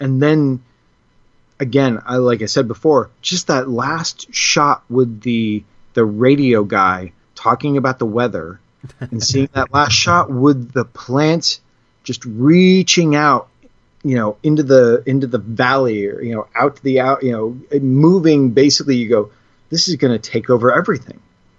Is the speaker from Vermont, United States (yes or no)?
yes; Vermont, United States; I grew up in Vermont, so I looked at that sort of setting and everything and feeling very familiar with this sort of off-the-beaten-path kind of thing.